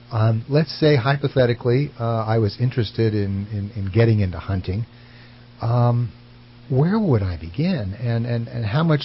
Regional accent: Redding, California, United States; when I grew up here in Reading in the late 50s, early 60s, I fished a lot. I didn't come from a hunting family.

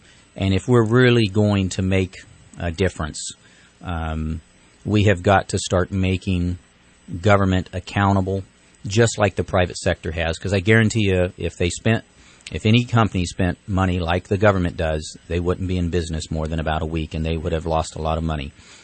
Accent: Redding, California, United States; Now, I grew up in Redding and worked hard for a living, as a lot of us have

